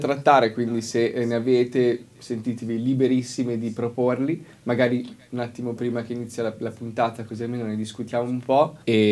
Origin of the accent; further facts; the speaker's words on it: Chiasso, Ticino, Switzerland; Anch'io sono di Chiasso.